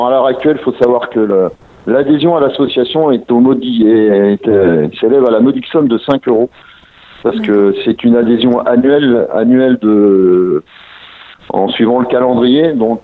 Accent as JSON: {"language": "French", "region": "Brittany", "country": "France", "said": "Et moi je suis originaire de Bretagne à la base"}